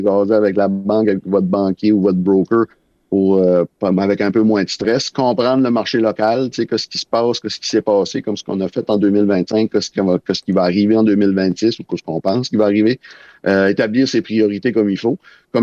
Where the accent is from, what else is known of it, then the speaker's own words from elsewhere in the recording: Caraquet, New Brunswick, Canada; Moi, je viens de Caraquet, ça va être à droite. C'est ça. C'est le côté de la mer.